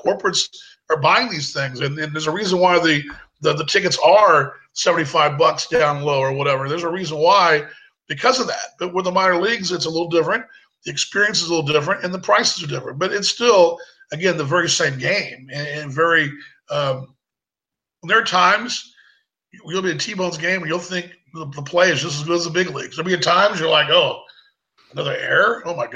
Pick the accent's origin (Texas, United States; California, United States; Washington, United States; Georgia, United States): Texas, United States; Dallas; when I grew up in Dallas, the closest minor league baseball team to Dallas would have been like in Midland, Texas, 5 hours west of us, or Oklahoma City, 3 hours north of us.